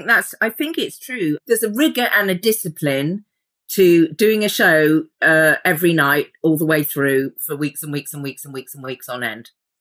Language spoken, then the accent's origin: English; South West England, United Kingdom; Because I just think about where I grew up in the Cotswolds, to get to the theatre, it was like a mission, man.